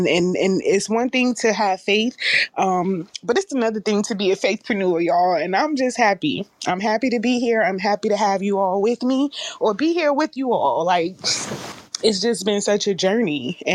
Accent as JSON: {"language": "English", "town": "Newark", "region": "New Jersey", "country": "United States", "said": "y'all. I am from Jersey, from Newark, New Jersey, to be exact."}